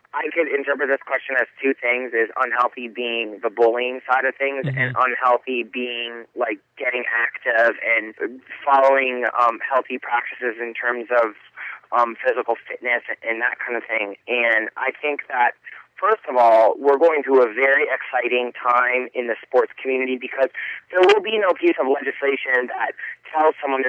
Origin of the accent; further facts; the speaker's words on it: Naples, Florida, United States; this was the first opportunity that I was able to sit in what was closest to my hometown in Naples, Florida